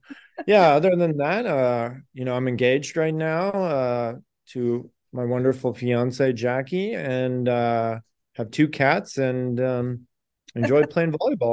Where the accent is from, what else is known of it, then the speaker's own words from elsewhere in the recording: San Diego, California, United States; like you introduced me as, and I'm from San Diego, California.